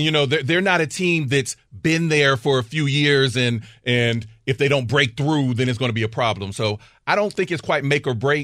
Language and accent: English; Ohio, United States; now in Michigan, United States; I am from Ohio. I'm a Bengals fan. But I spent most of my adult life living in Michigan, just outside of, you know, in the Lions market.